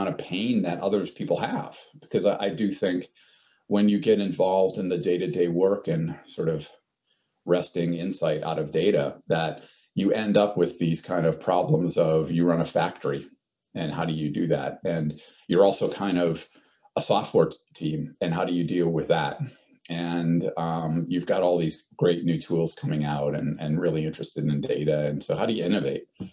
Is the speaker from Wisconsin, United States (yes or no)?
yes; Wisconsin, United States; I'm American, right? Grew up in the central part of the U.S., Wisconsin, working class kid, worked my way through college.